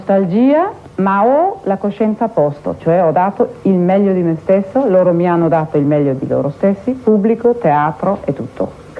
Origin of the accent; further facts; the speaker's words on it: Greece; Sono greca per quello che sono fatalista